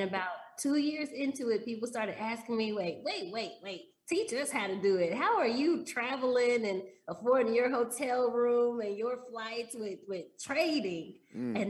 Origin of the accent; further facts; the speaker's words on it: Dallas, Texas, United States; I grew up in Dallas and then went to worked Chicago. In Chicago.